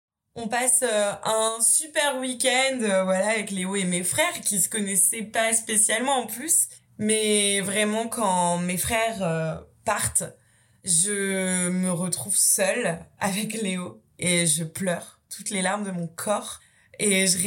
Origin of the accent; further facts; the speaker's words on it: Brittany, France; now in Marseille, France; je rentre chez moi en Bretagne.